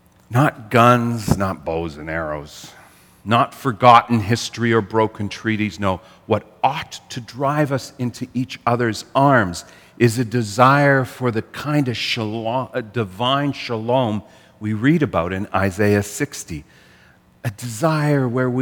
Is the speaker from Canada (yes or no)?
yes; Canada; I realize that we as Canadian Christians, we ought to be dreaming divine dreams.